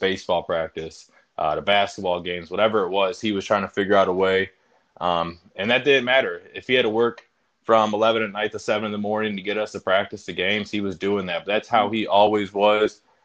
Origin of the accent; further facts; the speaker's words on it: Brook Park, Ohio, United States; Well, I grew up in Cleveland, Ohio. I was raised there my entire life, a suburb called Brook Park.